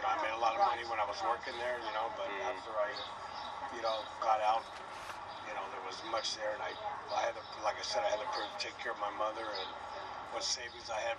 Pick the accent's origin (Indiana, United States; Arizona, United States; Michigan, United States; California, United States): California, United States; Thousand Oaks; also born or lived in Inglewood; I was born in Inglewood, California. Mm-hmm. Maybe an hour away from here.